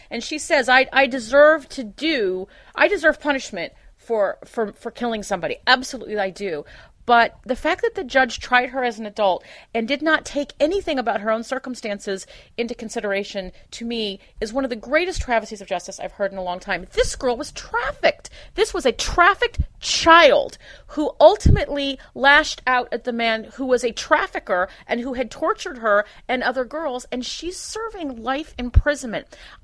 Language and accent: English; California, United States; You know, as a Californian, that this has happened here